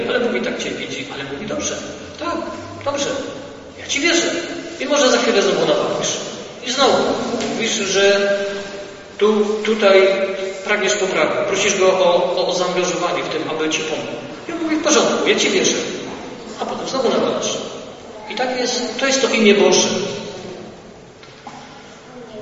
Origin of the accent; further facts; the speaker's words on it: Subcarpathian Voivodeship, Poland; born there; Ja urodziłem się w części rzeszowskiej